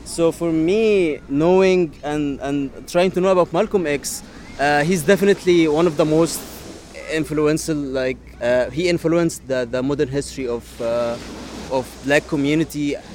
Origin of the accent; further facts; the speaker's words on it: Egypt; I am from Egypt, born and raised. So I never been exposed to the American culture